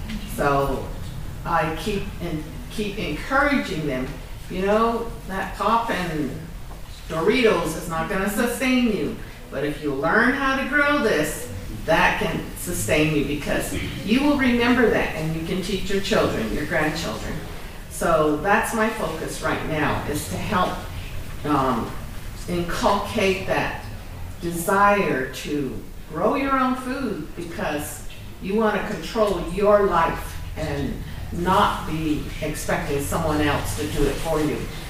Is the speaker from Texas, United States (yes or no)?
no; Tohatchi, New Mexico, United States; now in Chinle, United States; I grew up in the Tohachi and Chaco Canyon area, and here's my relative. But I'm now in the Chinle area.